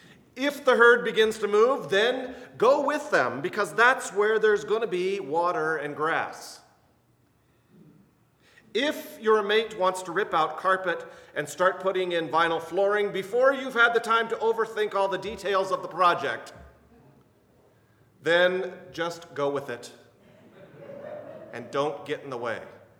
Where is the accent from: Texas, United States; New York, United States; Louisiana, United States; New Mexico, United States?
New Mexico, United States; Albuquerque; another kid in my hometown of Albuquerque